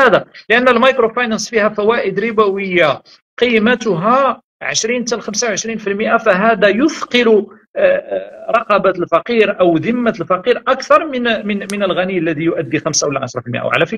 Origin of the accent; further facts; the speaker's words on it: Morocco; كما يقال عندنا في المغرب حلوا في قرموس